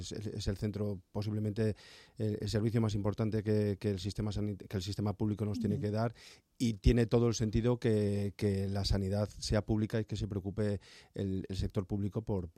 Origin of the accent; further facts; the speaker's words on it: Castile and León, Spain; Yo vengo de León y de Burgos, dos provincias que, bueno, pues al contrario que Madrid, tienen mucha menor población, muy dispersa, y demográficamente las personas son mayores.